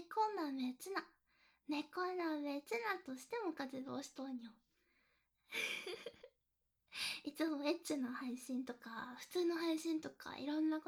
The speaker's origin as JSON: {"language": "Japanese", "region": "Tokushima", "country": "Japan", "accent": "Tokushima dialect", "said": "こうちょっと関西弁っぽいんやけど、まあ、徳島の言葉やから、ちょっと関西っぽいイントネーションやけど、語尾とかが変わった言葉になっとるかもしれん。"}